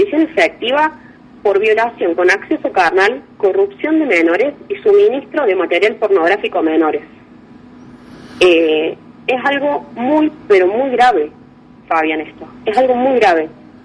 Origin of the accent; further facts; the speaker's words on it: Córdoba, Argentina; now in San Vicente, Argentina; yo soy de Córdoba Capital, actualmente, bueno, estoy viviendo en San Vicente.